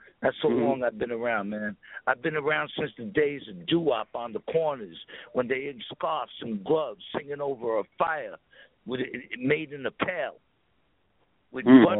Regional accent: Brooklyn, New York, United States; I came from the hood, man. I grew up in Brooklyn, man.

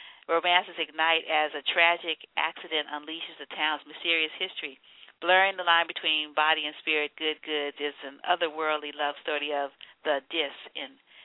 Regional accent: New Orleans, Louisiana, United States; and I'm from New Orleans, so, you know, I know all about that stuff.

